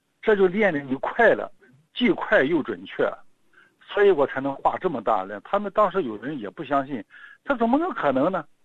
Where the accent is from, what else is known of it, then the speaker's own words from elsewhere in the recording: Shandong, China; 因为我画像，你不能只画你山东人呀，我是山东的。